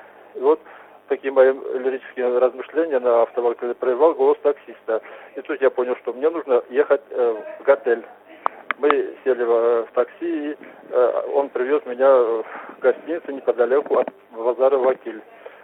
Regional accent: Verkhnyaya Balkaria, Kabardino-Balkaria, Russia; из Верхней Балкарии.

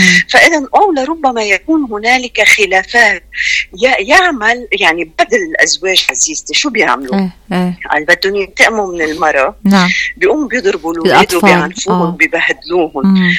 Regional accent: Lebanon; ونحن من لبنان فعلا

